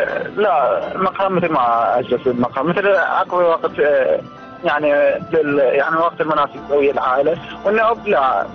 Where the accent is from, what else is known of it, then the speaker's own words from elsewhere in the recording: Diyala Governorate, Iraq; من محافظة ديالى، لاعب منتخب لذوي الاحتياجات الخاصة